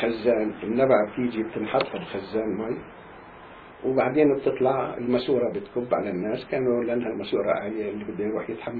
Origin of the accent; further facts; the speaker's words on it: Qalunya, Jerusalem, Palestine; وقريتنا يعني قلونيا من القرى المشهورة بكثرة الينابيع.